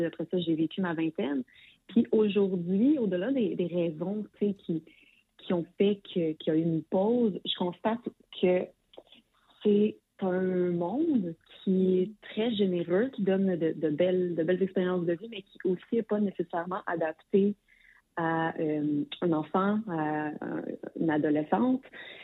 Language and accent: French; Quebec, Canada; first language French; Je suis québécoise, francophone, le français est ma langue maternelle